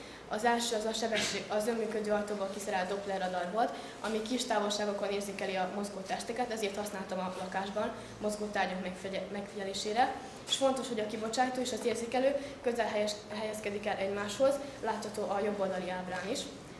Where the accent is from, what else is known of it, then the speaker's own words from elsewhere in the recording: Subotica, Vojvodina, Serbia; és a Szabadkáról jöttem, a Szetozár Márkovics Gimnázium második osztályából.